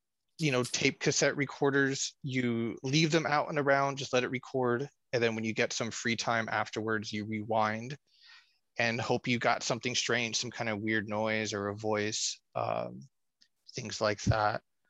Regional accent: Corpus Christi, Texas, United States; searched for my hometown, Corpus Christi, Texas. Search for Corpus Christi ghost hunters

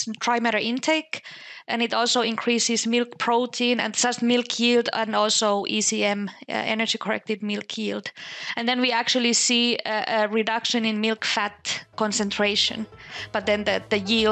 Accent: Finland; I'm from Finland. I did my master's and bachelor's degrees in animal science in Sweden at the Swedish University of Agricultural Sciences.

